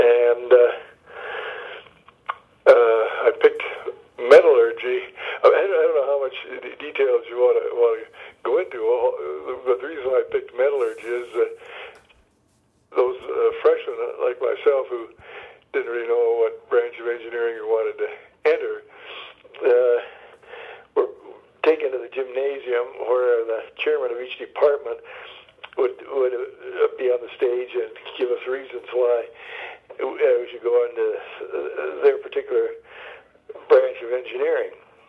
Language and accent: English; South Dakota, United States; growing up on the Hughes Cattle Ranch in South Dakota on the west side, just on the west side of the Missouri River